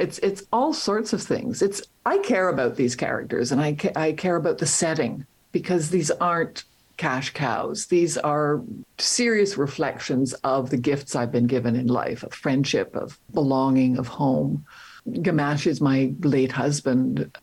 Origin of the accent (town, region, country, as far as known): Winnipeg, Manitoba, Canada; born or raised there; also born or lived in Montreal